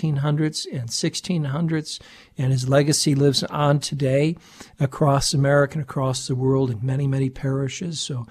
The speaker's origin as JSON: {"language": "English", "town": "Mundelein", "region": "Illinois", "country": "United States", "tie": "born or raised there", "said": "I remember my hometown parish, Santa Maria del Popolo in Mundelein, Illinois"}